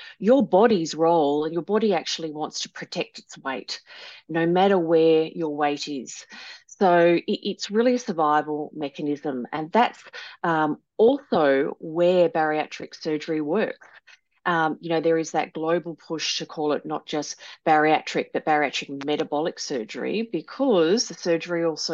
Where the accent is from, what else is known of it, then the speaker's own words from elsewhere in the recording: Australia; So yes, I'm not American. I'm Aussie.